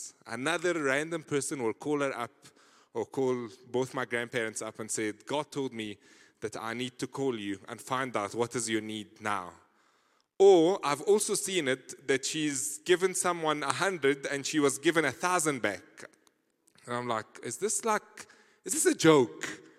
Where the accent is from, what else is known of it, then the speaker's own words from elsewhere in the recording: Egypt; English is a second language; I'm originally from Egypt, and this is why I have a little bit of an accent.